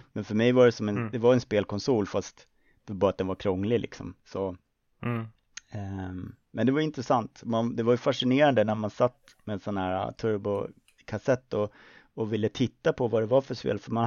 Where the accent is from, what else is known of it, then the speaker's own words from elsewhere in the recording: Solna, Stockholm County, Sweden; Jag är uppvuxen i Solna i Bergshamra